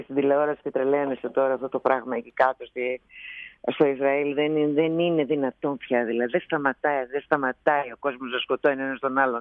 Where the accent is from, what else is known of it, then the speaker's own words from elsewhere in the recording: Athens, Attica, Greece; Δεν μεγάλωσα απλώς, γεννήθηκα στην Πλάκα.